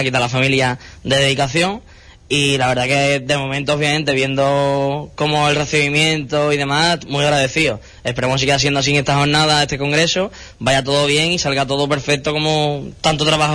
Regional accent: Cádiz, Andalusia, Spain; Y eso es lo que vengo de Cádiz, pero bueno, la verdad que somos ciudades, o sea, provincias muy parejas

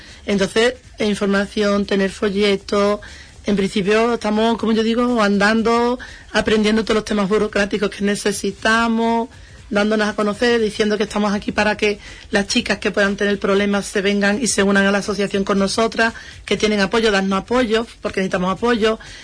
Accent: Andalusia, Spain; las de Huelva nos trasladamos para allá

